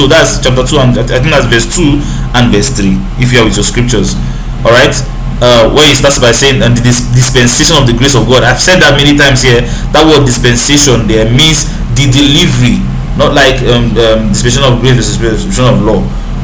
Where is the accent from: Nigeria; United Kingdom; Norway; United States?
Nigeria; It is wrong for you to interpret a scripture written by a Middle Eastern as an African or as a Nigerian. I'm speaking as one, as I am.